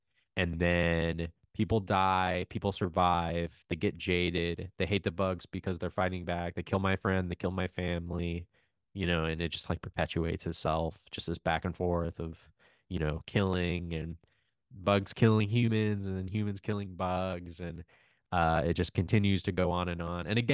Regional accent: Buenos Aires, Argentina; I'm from Buenos Aires

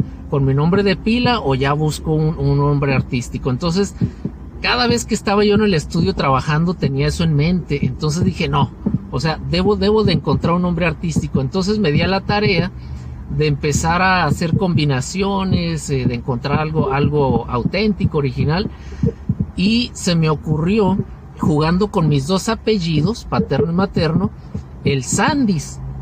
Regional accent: Tijuana, Baja California, Mexico; moved away as an adult; now in San Diego, United States; Yo soy de la ciudad de Tijuana, Baja California, México, orgullosamente mexicano, y pues residí allá toda mi niñez, mi juventud, parte de mi edad adulta, y pues tengo radicando acá en San Diego 12 años apenas, así es que pues allá en Tijuana pues me eduqué, trabajé

